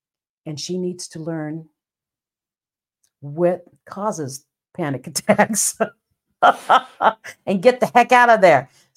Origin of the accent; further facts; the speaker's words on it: Fort Dix, New Jersey, United States; born there; See, I was born in New Jersey. I was born in Fort Dix.